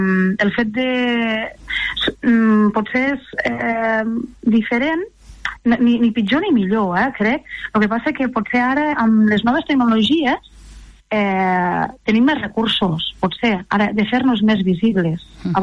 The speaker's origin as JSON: {"language": "Catalan", "town": "Lleida", "region": "Catalonia", "country": "Spain", "tie": "born there", "said": "jo soc nascut a l'Horta de Lleida, concretament a la partida de Torres Sanull, i ja vinc de pares, padrins i repadrins, pagesos, i de cases parials, no?, de l'Horta de Lleida."}